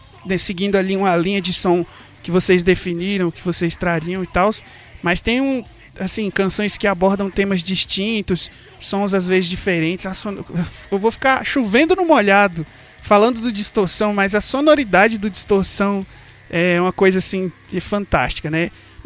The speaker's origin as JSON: {"language": "Portuguese", "town": "Brasília", "region": "Federal District", "country": "Brazil", "said": "Eu sou do Distrito Federal, mano. Brasília."}